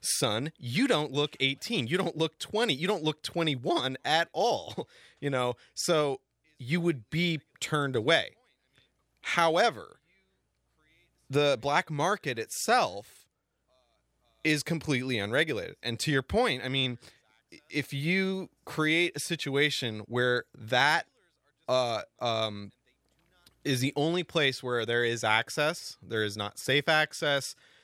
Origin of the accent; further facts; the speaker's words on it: Washington, United States; When I was 14, growing up in Washington, during Prohibition, I could get quarter pounds easier than I could get a beer.